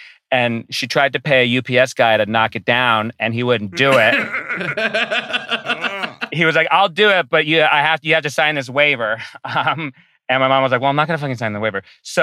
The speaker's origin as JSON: {"language": "English", "region": "Rhode Island", "country": "United States", "said": "So I'm from Rhode Island."}